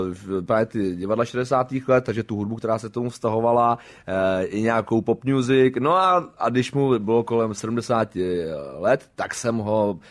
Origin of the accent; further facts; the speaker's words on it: Plzeň Region, Czechia; já jsem vyrůstal na Tachovsku nebo na Domažlicku a tam jsme měli penzion s rodičima